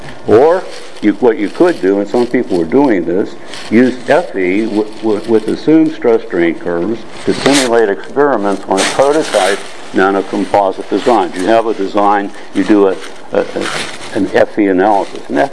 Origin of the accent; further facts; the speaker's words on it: United States; now in Hong Kong; I'm an American. Well, I show here Berlin, but I live in Hong Kong as well.